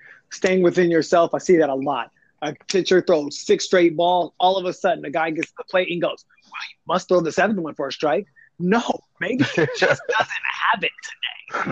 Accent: San Diego, California, United States; Like when I was growing up in San Diego, Eric Chavez was the guy.

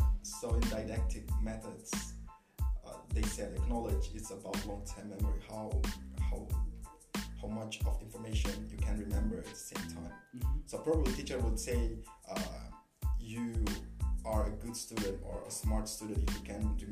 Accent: Indonesia; English is a second language; Oh yeah, so I come from Indonesia.

